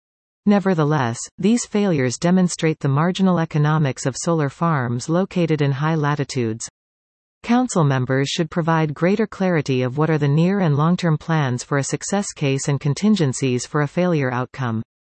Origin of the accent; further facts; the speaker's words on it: St. Albert, Alberta, Canada; I grew up in St. Albert and currently am a St. Albert property owner